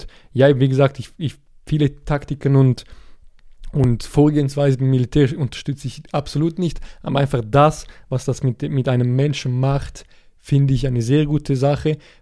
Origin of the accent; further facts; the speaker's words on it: Switzerland; ich wohne in der Schweiz, ich bin Schweizer